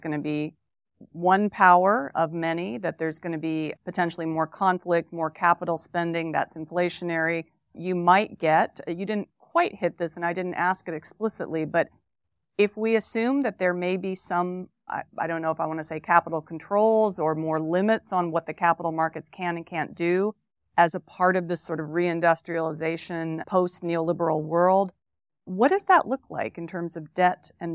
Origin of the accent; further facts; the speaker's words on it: Midwest, United States; I mean, I am actually the rare Democrat that worries a lot about debt, maybe because I'm a Midwesterner.